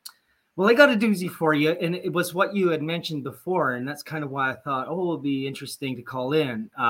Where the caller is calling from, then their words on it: Edmonton, Alberta, Canada; I'm calling from Edmonton, actually.